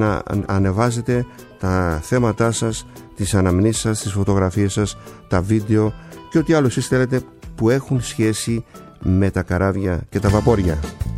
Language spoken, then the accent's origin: Greek; Kasos, South Aegean, Greece; από την Κάσο, το νησί μου